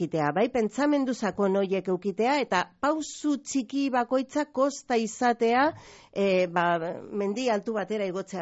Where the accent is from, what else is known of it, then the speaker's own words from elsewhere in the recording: Basque Country, Spain; ni Durangaldetik nator